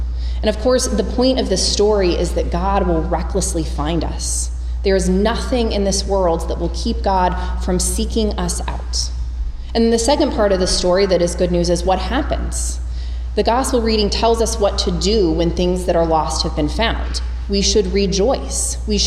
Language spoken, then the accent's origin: English; Colorado, United States; I grew up in Colorado, where I was a big avid hiker.